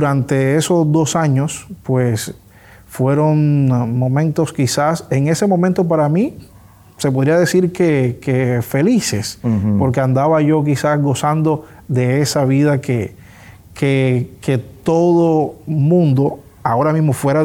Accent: Colombia; Pero en ese momento a nosotros como colombianos teníamos la exigencia de una visa de turista para poder entrar mínimo

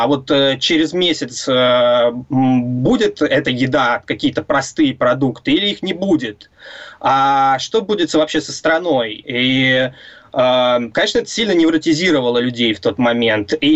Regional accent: Saint Petersburg, Russia; Я сам из Петербурга, и я, когда эти все события происходили, был совсем маленький.

